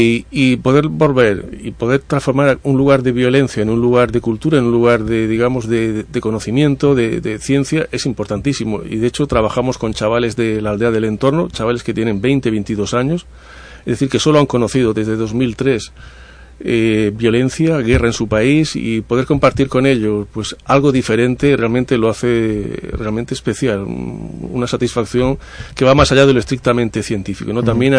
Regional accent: Mosul, Nineveh, Iraq; yo vengo de Mosul, del norte de Irak, una zona muy compleja

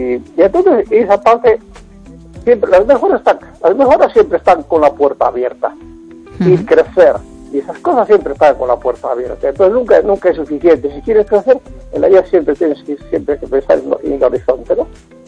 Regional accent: A Coruña, Galicia, Spain; yo soy aquí de Coruña, en Carvalho

